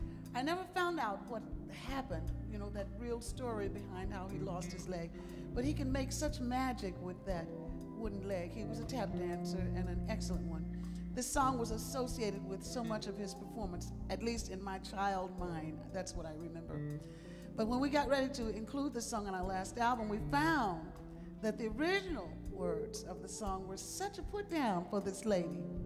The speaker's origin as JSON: {"language": "English", "town": "Black Mountain", "region": "North Carolina", "country": "United States", "tie": "born or raised there", "said": "I grew up in North Carolina, the deep, deep South, Black Mountain, North Carolina."}